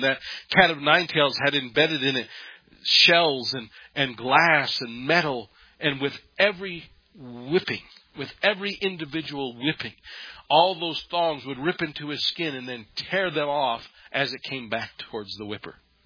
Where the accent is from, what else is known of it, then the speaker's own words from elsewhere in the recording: United States; since I was born and raised in America, when I see the word stripes